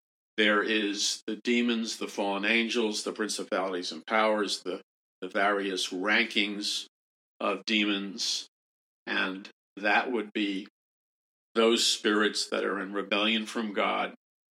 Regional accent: New York City, New York, United States; And I don't know very much about cows because I grew up in New York City.

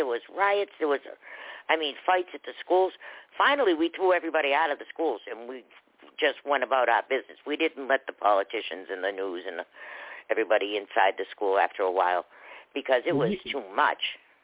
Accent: Boston, Massachusetts, United States; I come from Boston originally. My last year of high school was the first year of busing.

